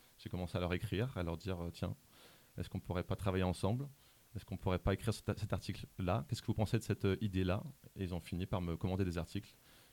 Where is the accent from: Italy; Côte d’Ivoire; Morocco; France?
France; moved away; pour moi, en tant que Français ici, c'est une grande chance d'être là.